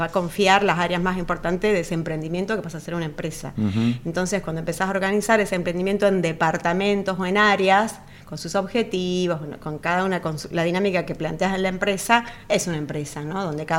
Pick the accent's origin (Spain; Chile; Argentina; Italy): Argentina; Sí, he vivido en el noroeste y en el noreste, o sea que conozco mucho la cultura de mi tierra donde nací y también la litoraleña.